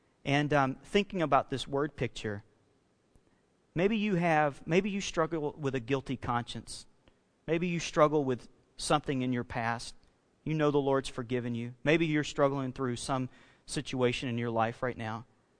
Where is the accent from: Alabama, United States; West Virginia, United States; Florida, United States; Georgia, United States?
Alabama, United States; I grew up on the Gulf Coast down in Alabama. I've been through my fair share of hurricanes.